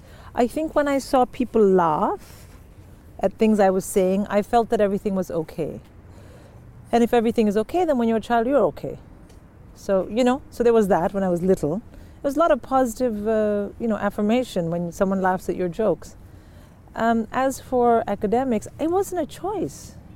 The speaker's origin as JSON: {"language": "English", "region": "Delhi", "country": "India", "said": "Well, because I was from Delhi"}